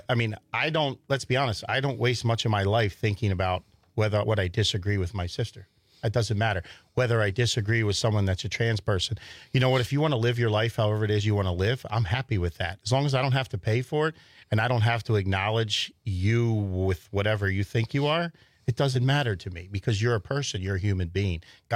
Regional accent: New Jersey, United States; So preface it by this. I grew up in Southern New Jersey.

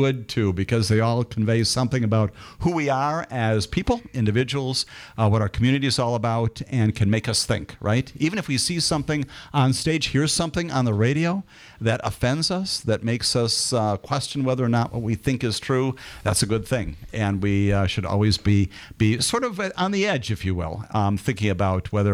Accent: Wisconsin, United States; But this is home. And Waukesha County is the place where I grew up in public schools.

